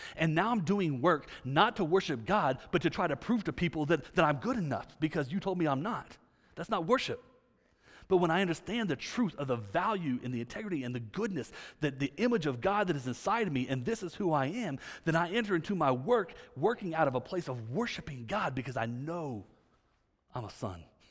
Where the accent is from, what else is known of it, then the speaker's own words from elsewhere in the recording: Texas, United States; now, I grew up in Texas. Y'all, everybody's saved in Texas, you know what I'm saying?